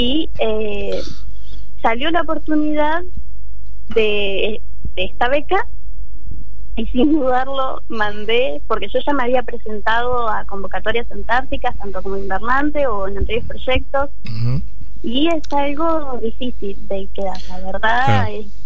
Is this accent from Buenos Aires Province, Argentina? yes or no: yes; Tandil, Buenos Aires Province, Argentina; born there; Yo nací en Tandil, mi papá militar, mi mamá lo seguía para todas partes y como familia nos mudamos varias veces, tanto a Buenos Aires, Comodoro, porque Comodoro, Rivadavia, Chubut es de donde somos.